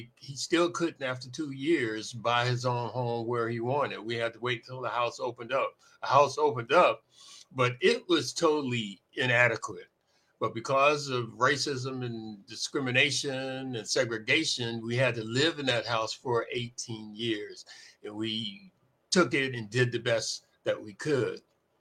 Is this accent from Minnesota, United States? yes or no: no; Milwaukee, Wisconsin, United States; born there; But when I was born in Milwaukee, for instance, my dad was from Mississippi